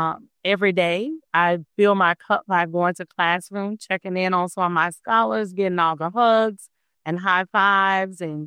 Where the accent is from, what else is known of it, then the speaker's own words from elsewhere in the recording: Alabama, United States; now in Wisconsin, United States; So I'm originally from Alabama. I'm here by way of my husband.